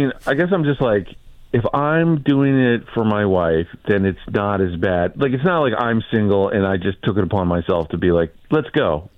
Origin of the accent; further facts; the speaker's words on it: United States; this is my birthright. I'm an American.